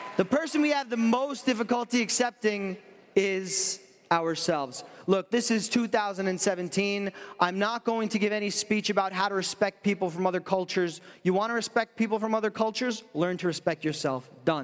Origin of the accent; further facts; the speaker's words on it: New York, United States; If you're anything like me, I'm from New York.